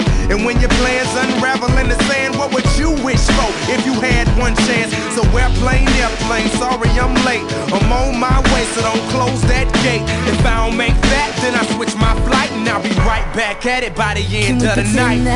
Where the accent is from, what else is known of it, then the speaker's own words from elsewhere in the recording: Veneto, Italy; mi son Veneto ciò.